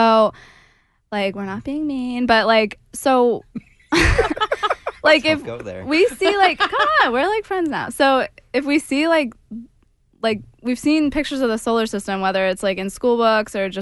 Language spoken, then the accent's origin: English; United States; First of all, as an American, I am insulted that he is saying we didn't go to the moon